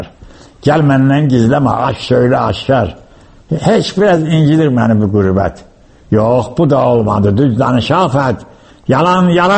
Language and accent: Azerbaijani; Ganja, Azerbaijan; Dedim, yox, mən Gəncədən ayrılmaram. Mən Gəncəliyəm, Gəncədə də böyümüşəm, Gəncədə də yaşayacağam.